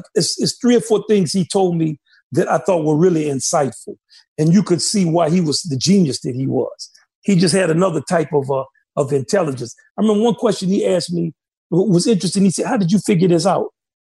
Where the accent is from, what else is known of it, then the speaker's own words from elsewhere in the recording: New Orleans, Louisiana, United States; moved away as an adult; Yeah, I'm 2 years from New Orleans and playing a funk band.